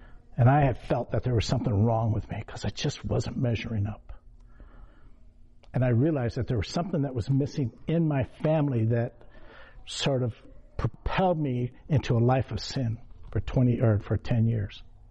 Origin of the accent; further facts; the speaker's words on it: Fort Wayne, Indiana, United States; born there; also born or lived in Colorado / Los Angeles; I just moved from, you know, from, I was born in Fort Wayne, but I cut them off, and I moved to Colorado, and then I moved to Los Angeles, or south of LA.